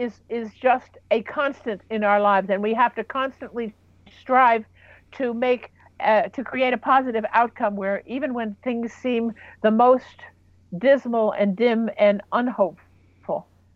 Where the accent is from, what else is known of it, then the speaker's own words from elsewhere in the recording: United States; I say we, because I'm also an Israeli. I'm an American, but I'm also an Israeli.